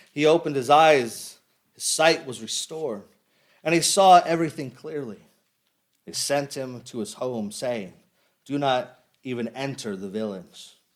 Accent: United States; I'm an American. I'm going to pronounce it as controversy.

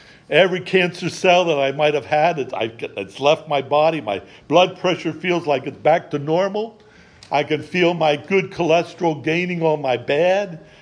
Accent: Missouri, United States; But I'm from Stanley's home state, Missouri.

